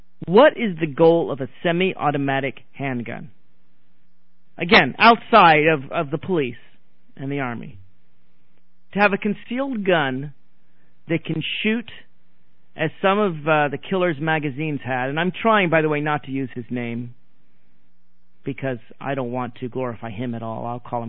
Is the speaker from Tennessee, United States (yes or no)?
yes; Nashville, Tennessee, United States; also born or lived in Boston / Los Angeles / Washington; I'm a city guy. I grew up in Nashville, Tennessee, school in the Northeast, in Boston and Los Angeles and Washington. I'm a city boy.